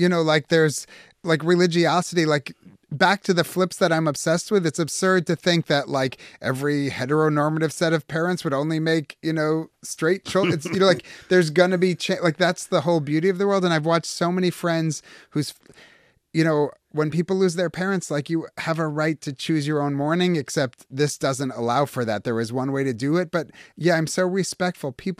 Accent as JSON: {"language": "English", "country": "United States", "tie": "born or raised there", "said": "So I grew up in America feeling so Jewish."}